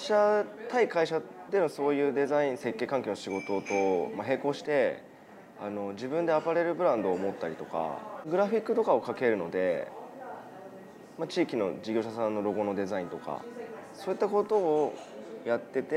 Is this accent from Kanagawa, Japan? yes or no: yes; Kawasaki, Kanagawa, Japan; 今まではずっと都内で働いてたんですけど、地元の川崎に何か落とせるのかなと思って